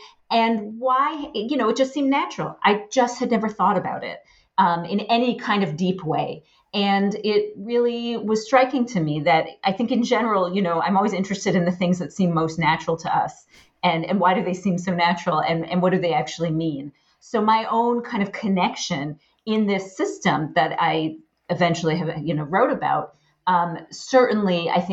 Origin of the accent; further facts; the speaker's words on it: United States; really delimited so many of my experiences as a Jew and as an American.